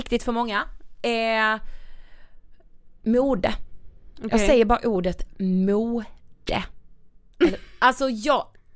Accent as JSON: {"language": "Swedish", "town": "Karlshamn", "region": "Blekinge", "country": "Sweden", "said": "faktiskt butiken i Karlshamn, där vi kommer ifrån."}